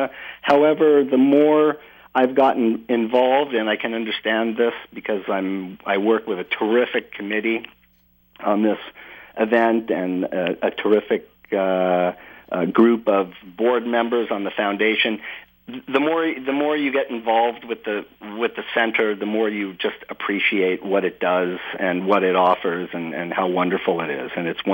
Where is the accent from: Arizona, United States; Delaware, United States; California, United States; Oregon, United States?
California, United States; moved away as an adult; I came from California 7 years ago. We moved up here with our family